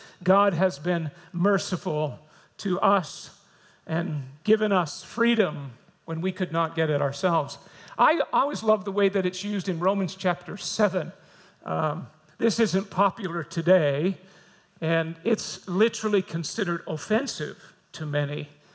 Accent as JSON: {"language": "English", "region": "New Brunswick", "country": "Canada", "tie": "born or raised there", "said": "I'm a New Brunswick boy. I grew up in the Holy Land. The other Holy Land"}